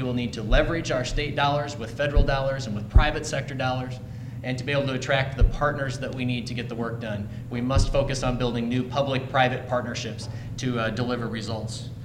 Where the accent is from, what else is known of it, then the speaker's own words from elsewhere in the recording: Cylinder, Iowa, United States; I grew up in Northwest Iowa, near a small town of Cylinder. Anybody know where Cylinder is?